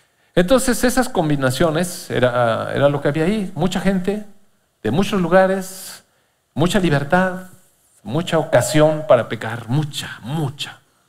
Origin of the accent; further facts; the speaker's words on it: Tamaulipas, Mexico; ¿Y tú de dónde vienes? Me preguntaron. Yo, de Tamaulipas.